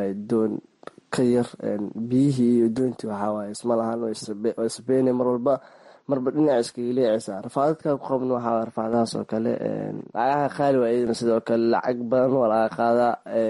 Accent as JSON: {"language": "Somali", "town": "Jowhar", "region": "Middle Shabelle", "country": "Somalia", "tie": "born there", "said": "inkastoo aan Jowhar jeclahay inay tahay magaaladii aan ku dhashay"}